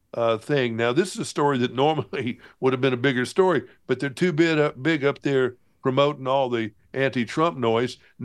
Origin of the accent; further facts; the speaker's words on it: Alabama, United States; The fact that Alabama can't get a lottery passed, we're one of the few states in the country, my home state, that can't get a lottery passed.